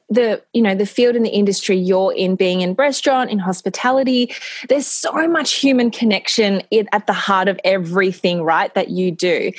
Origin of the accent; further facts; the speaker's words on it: Australia; when you're growing up in Australia anyway, most of the jobs that you have when you're at university